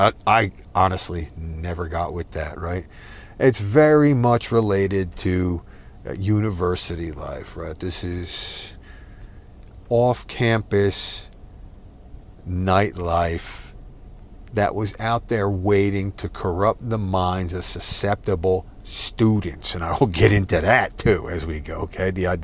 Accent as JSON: {"language": "English", "region": "Texas", "country": "United States", "said": "and as a Southerner, as a Texan, as a Southwesterner, I could say it was bullshit."}